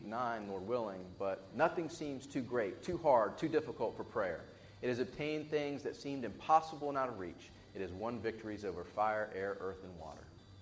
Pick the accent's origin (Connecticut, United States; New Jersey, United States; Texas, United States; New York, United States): Texas, United States; I'm from Texas, so this is, I kind of like the first part of this quote.